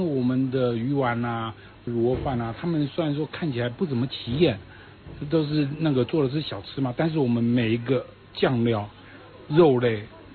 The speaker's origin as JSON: {"language": "Chinese", "country": "Taiwan", "tie": "born or raised there", "said": "黑猪肉在我们台湾老家的那边的话来讲的话，是最好的猪肉"}